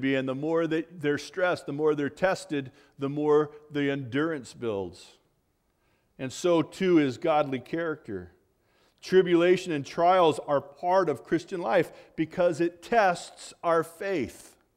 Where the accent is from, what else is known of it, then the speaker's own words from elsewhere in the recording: California, United States; That's just the first ridge at where I grew up in California, but they call it a mountain.